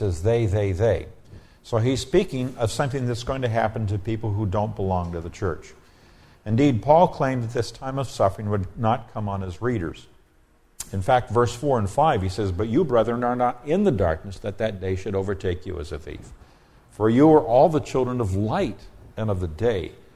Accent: Dallas, Texas, United States; So, yes, I'm from Dallas, and this represents the theology of Dallas Seminary

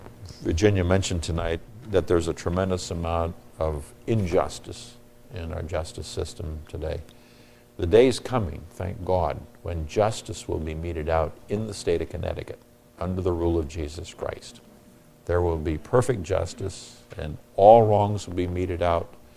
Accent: Nigeria; When I was growing up in Nigeria, West Africa

